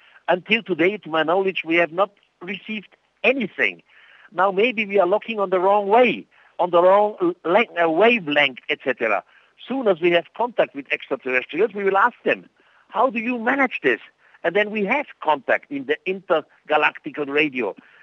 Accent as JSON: {"language": "English", "country": "Switzerland", "first_language": "Swiss German", "second_language": "English", "said": "You see, I'm Swiss. I live in Switzerland. My first language is, of course, Swiss and German, and then French and Italian. And English is number five."}